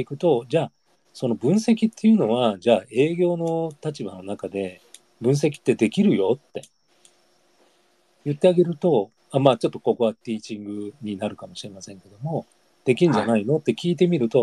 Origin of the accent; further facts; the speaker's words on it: Osaka, Japan; 実際に私の出身の中学校、大阪市立の中学校でですね